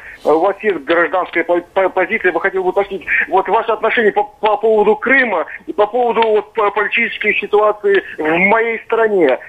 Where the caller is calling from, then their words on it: Saratov, Saratov Oblast, Russia; Я из Саратова, да.